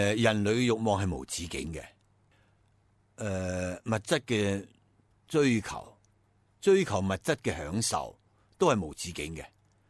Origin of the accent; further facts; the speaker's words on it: Taiwan; 那另外呢，拿我们台湾来讲，我们台湾人对环保的观念还是很模糊的。